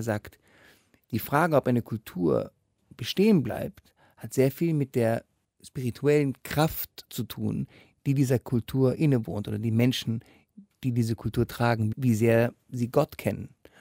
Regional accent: Berlin, Germany; Aber trotzdem ist es für mich als Berliner immer wieder schön

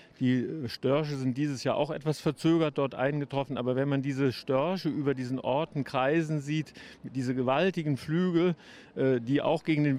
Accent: Cologne, North Rhine-Westphalia, Germany; wir sind beide Kölner

